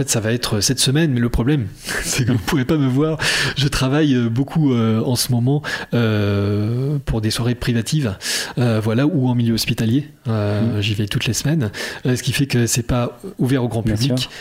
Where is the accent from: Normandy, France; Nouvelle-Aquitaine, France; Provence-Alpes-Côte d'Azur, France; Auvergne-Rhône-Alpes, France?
Nouvelle-Aquitaine, France; Bordeaux; now in Poitiers, France; je ne suis pas de Poitiers au début. Ouais. J'habitais Bordeaux. Voilà, j'ai grandi à Bordeaux. Donc effectivement, j'ai des attaches là-bas.